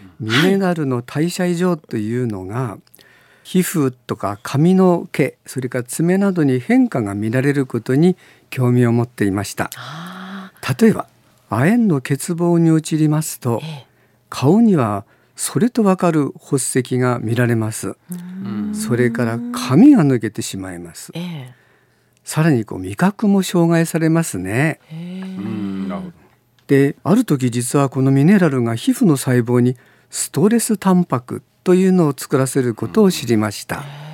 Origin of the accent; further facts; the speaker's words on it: Fukaura, Aomori, Japan; 私が育ちましたのは父親のふるさとの青森県の深浦町です。